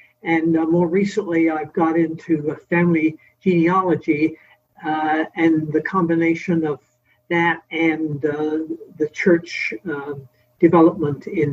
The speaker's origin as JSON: {"language": "English", "town": "Enfield", "region": "London", "country": "United Kingdom", "tie": "born or raised there", "said": "As I was growing up in the Enfield, England congregation, and Enfield is just a little north of London that's in the south part of England"}